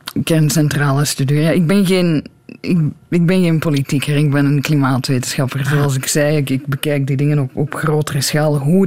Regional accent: Belgium; En dat is niet makkelijk om te zeggen als Belg.

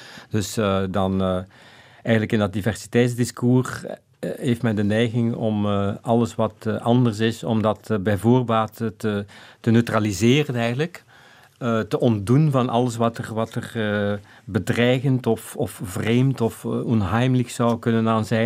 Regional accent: Flanders, Belgium; ik identificeer mij niet zo heel erg met mijn Vlaming zijn of zo. Hè? Ik ben wel een Vlaming, maar dat is niet waar ik mee bezig ben.

